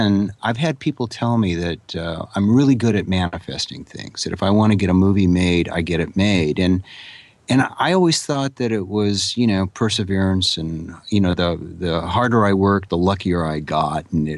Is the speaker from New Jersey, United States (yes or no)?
no; Garden Grove, California, United States; also born or lived in Los Angeles; I was raised really in Orange County. We moved from Los Angeles down to Orange County, Garden Grove, you know, when I was like 4 years old, and I was down there for most of my teenage years.